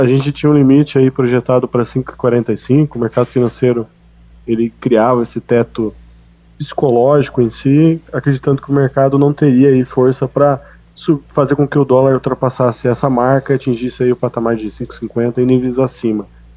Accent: Brazil; como nós brasileiros estamos olhando também em relação à nossa perspectiva futura

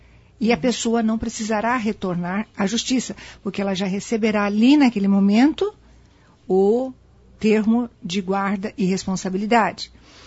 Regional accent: Londrina, Paraná, Brazil; now in Maringá, Brazil; Amo essa terra porque eu sou pé vermelho. Então, eu sou de Londrina e tenho uma filha que nasceu aqui.

